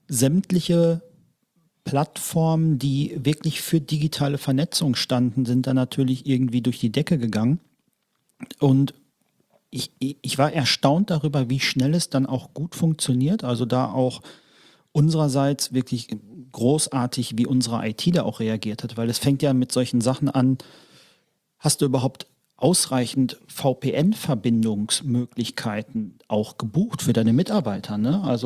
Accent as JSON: {"language": "German", "region": "North Rhine-Westphalia", "country": "Germany", "tie": "born or raised there", "lives_now": "Düsseldorf, Germany", "said": "33 Jahre jung, gebürtiges Pottkind, auf den Sportplätzen der Dortmunder Regionen groß geworden. Jetzt seit etwas über 10 Jahren in Düsseldorf"}